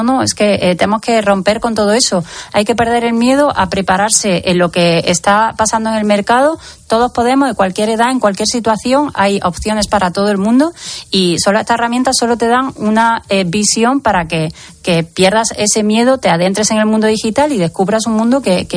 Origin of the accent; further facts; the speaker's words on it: Andalusia, Spain; está ganando campo, mi tierra Andalucía